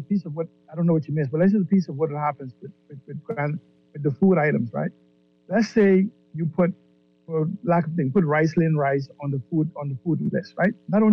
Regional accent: West End, Grand Bahama, Bahamas; Because I grew up in West End where the seagrass was. So in West End, Grand Bahama.

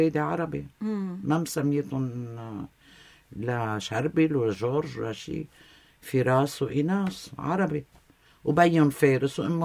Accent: Beirut, Beirut Governorate, Lebanon; also born or lived in El Mina; ايه أنا من المينا ومربى راس بيروت

